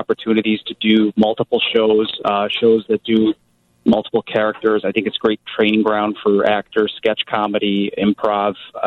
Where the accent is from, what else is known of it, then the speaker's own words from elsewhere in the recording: Cicero, Illinois, United States; also born or lived in Chicago; Originally Chicago. Mm-hmm. Grew up in Cicero. West suburbs.